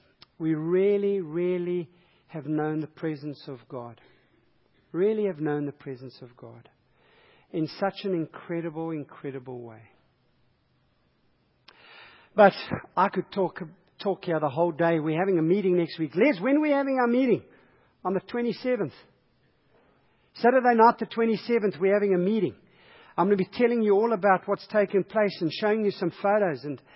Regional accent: South Africa; church and I had to tell them what passage I was reading from three times because they didn't understand my accent. I went to a shop and they wouldn't serve me coffee because they realized I was South African.

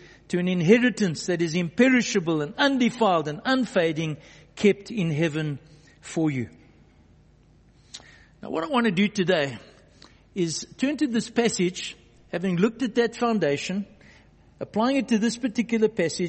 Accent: Johannesburg, Gauteng, South Africa; I grew up in Johannesburg, and because Johannesburg is literally hundreds of tunnels underneath of it, we frequently experienced earth tremors.

